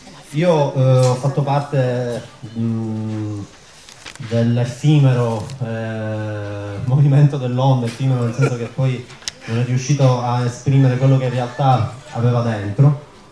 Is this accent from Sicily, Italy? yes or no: yes; Palermo, Sicily, Italy; vengo da Palermo.